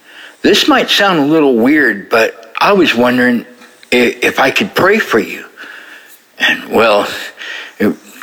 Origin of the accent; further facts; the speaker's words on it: Salem, Oregon, United States; I'm from Salem, Oregon.